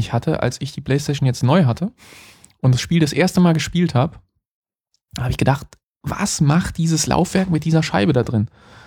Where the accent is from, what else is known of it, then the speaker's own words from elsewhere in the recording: Frankfurt, Hesse, Germany; Ey, ich bin auch Frankfurter. So machen wir das nicht hier.